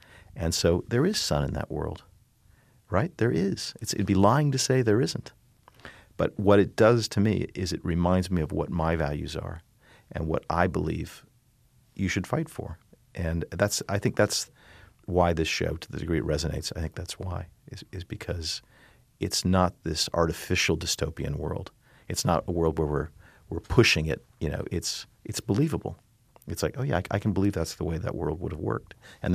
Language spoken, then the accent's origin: English; Germany; I grew up in East Germany.